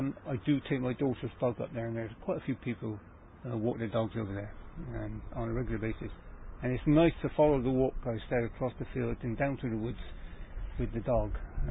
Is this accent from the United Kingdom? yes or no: yes; Bristol, South West England, United Kingdom; born there; No, I was born in Barton Hill.